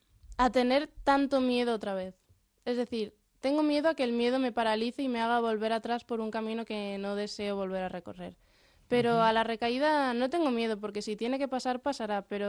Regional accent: Madrid, Community of Madrid, Spain; yo nací aquí, en Madrid, y he vivido aquí, pero sí, mi familia está allí.

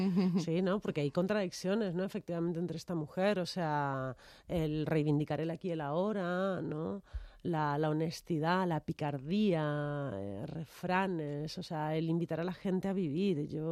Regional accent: Argentina; now in Spain; siendo argentina no tenemos tan... Quiero decir, los clásicos los vemos, pero no tanto como se ven aquí

